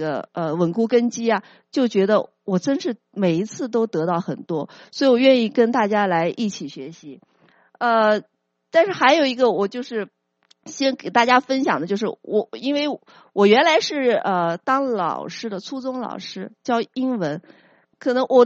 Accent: Nanjing, Jiangsu, China; 我奶奶啊，我们家其实是南京的。

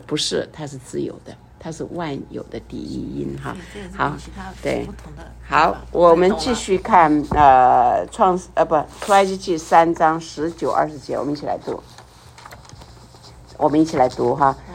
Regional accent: China; 像我们中国人呢就从那个地方就到中国去了哈，就到那里。

